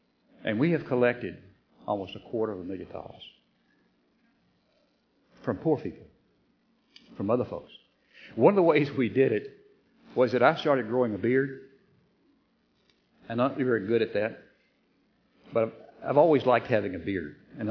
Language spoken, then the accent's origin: English; Kentucky, United States; I'm from Kentucky. You've got to take your shoes off to count past 10.